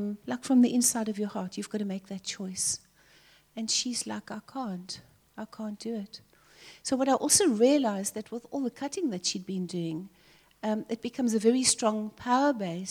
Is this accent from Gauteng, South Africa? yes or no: no; Cape Town, Western Cape, South Africa; I'm from Tableview, and Arthur and I have been doing God for 44 years